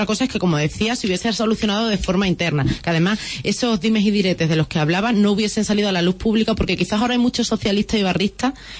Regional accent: Ribera del Fresno, Extremadura, Spain; como ha avanzado Villafranca, no ha avanzado Ribera del Fresno, que es mi pueblo.

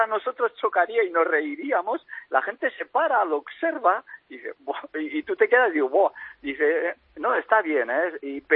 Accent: Vitoria-Gasteiz, Basque Country, Spain; yo soy de Vitoria y cuando estaban los que estaban y nosotros, no vivías con miedo

